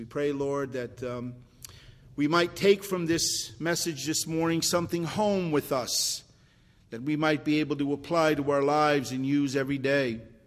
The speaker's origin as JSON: {"language": "English", "country": "United States", "said": "And although I do celebrate it as an American, I really don't think of the Indians."}